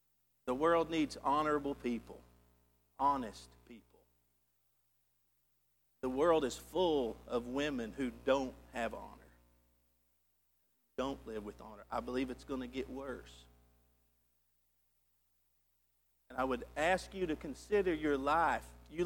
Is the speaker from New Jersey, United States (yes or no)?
no; Texas, United States; I said, I don't know what you can do. I'm from Texas. I don't know what you do up here.